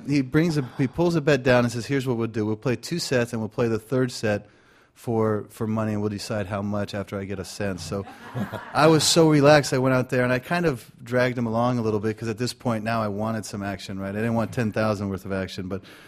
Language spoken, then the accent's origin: English; Las Vegas, Nevada, United States; I'm from Vegas. I've seen the house win too many times.